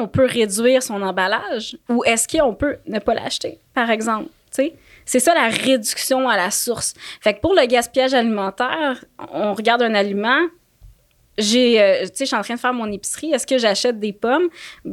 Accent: Quebec City, Quebec, Canada; T'sais, chez nous, à Québec, j'ai pas le compost.

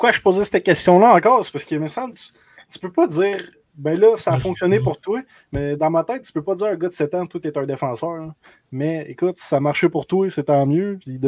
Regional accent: Quebec, Canada; tu peux comprendre qu'on vient de l'Abitibi

